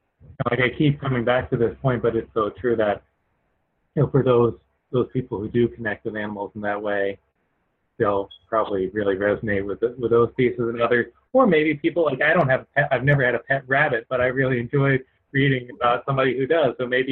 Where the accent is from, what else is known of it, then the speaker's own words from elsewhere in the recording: New York, United States; She grew up primarily in South Dakota, I grew up primarily just outside of New York City.